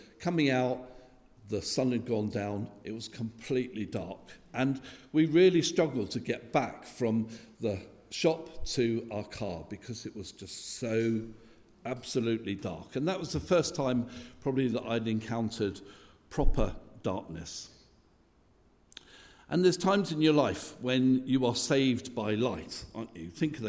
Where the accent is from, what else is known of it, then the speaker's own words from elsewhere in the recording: London, United Kingdom; I grew up in London, and so there's never anything really dark in London.